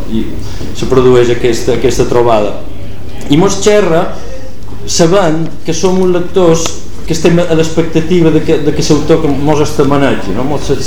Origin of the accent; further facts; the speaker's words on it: Balearic Islands, Spain; aquell dia, com a bon mallorquins, vam fer una passejada